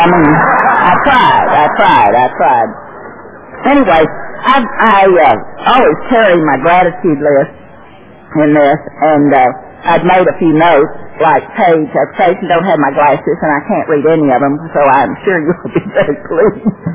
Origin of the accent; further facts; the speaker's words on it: Fort Worth, Texas, United States; I grew up in Fort Worth, Texas. I was born there.